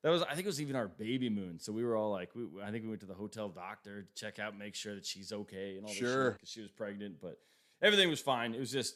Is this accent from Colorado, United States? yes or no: yes; Colorado, United States; Tennessee, I'm originally from Colorado. Like, I'm not raised on that stuff.